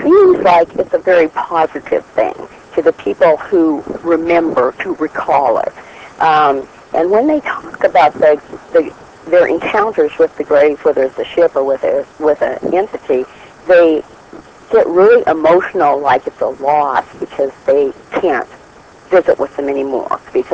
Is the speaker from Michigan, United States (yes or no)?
no; Montana, United States; Well, I'm from Montana.